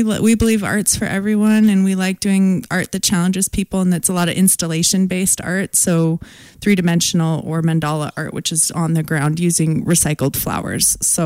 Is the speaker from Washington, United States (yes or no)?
yes; Spokane, Washington, United States; I grew up in Spokane, and I wouldn't say that to be true when I was a kid here